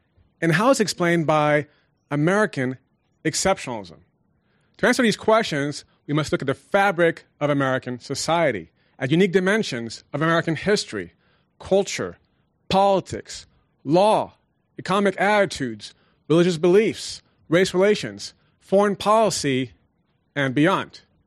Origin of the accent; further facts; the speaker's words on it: Paris, Île-de-France, France; also born or lived in Nairobi, Kenya; after being born in Nairobi, I grew up in Paris in a multicultural environment, not very far from the Eiffel Tower, speaking French with my mom and English with my dad.